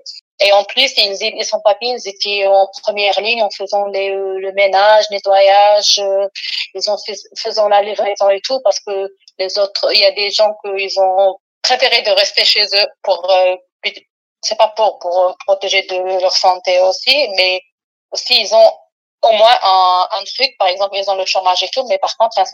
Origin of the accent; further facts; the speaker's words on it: Paris, Île-de-France, France; Non, je suis de Paris.